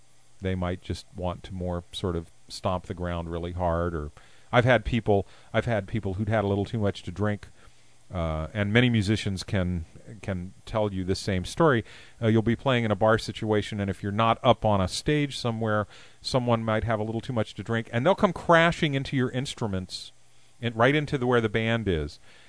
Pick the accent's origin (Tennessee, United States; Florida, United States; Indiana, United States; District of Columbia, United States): District of Columbia, United States; Washington; I was raised in the Washington, D.C. area, and what mattered there was, I don't know, I guess government and being involved in political affairs or something.